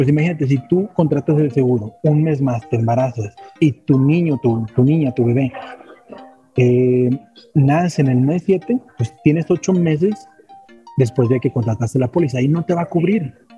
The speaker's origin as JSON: {"language": "Spanish", "town": "Monterrey", "region": "Nuevo León", "country": "Mexico", "said": "yo que soy de Monterrey"}